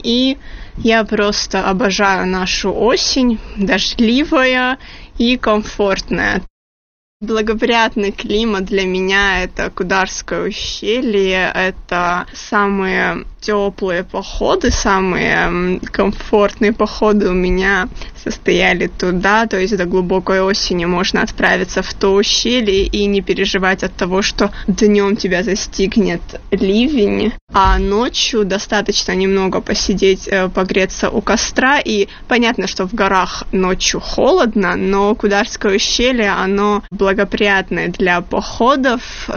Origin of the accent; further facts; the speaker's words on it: Tskhinvali, South Ossetia, Georgia; Я родилась и выросла в Цхинвале.